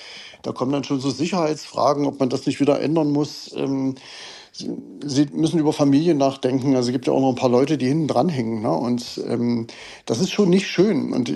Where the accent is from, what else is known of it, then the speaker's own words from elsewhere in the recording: Saxony-Anhalt, Germany; Ich habe also hier tatsächlich in Sachsen ja ein bisschen Migrationshintergrund. Ich komme eigentlich aus Sachsen-Anhalt